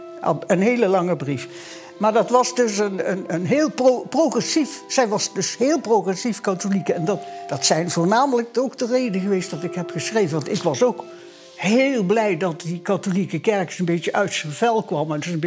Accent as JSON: {"language": "Dutch", "town": "Deurne", "region": "North Brabant", "country": "Netherlands", "tie": "born or raised there", "also_born_or_lived": "Roosendaal", "said": "Ik ben geboren in Roosendaal en getogen in Deurne. Ik ben dus een echte Brabant."}